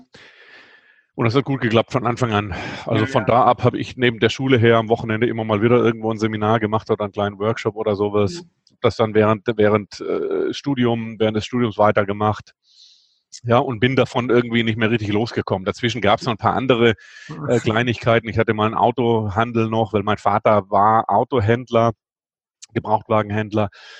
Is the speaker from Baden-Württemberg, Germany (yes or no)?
yes; Friedrichshafen, Baden-Württemberg, Germany; born or raised there